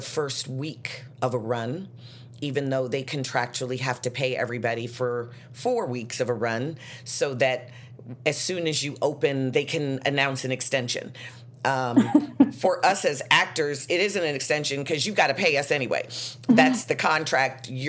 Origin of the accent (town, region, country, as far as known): Chicago, Illinois, United States; born or raised there